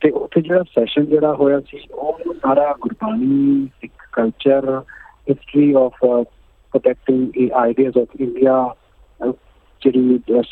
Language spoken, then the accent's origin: Punjabi; Delhi, India; ਮੈਂ ਦਿੱਲੀ ਤੋਂ ਹਾਂ, ਮੈਂ ਉੱਥੇ ਗਿਆ ਨਹੀਂ ਹਾਂ ਹਾਲੇ ਤੱਕ